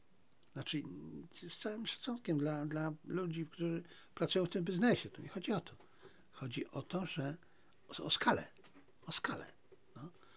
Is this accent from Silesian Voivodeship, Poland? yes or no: yes; Zabrze, Silesian Voivodeship, Poland; ja w końcu pochodzę z Zabrza, to też niewielkie miasto.